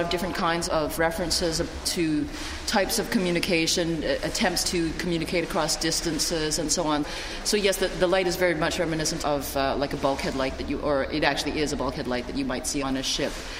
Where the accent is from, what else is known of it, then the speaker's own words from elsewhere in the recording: Canada; I'm here from Canada.